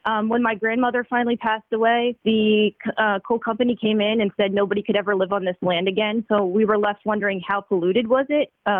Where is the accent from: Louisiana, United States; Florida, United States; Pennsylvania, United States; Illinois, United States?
Pennsylvania, United States; Stevens Grove; I was a youth leader in the church in my hometown here in Stevens Grove, Pennsylvania.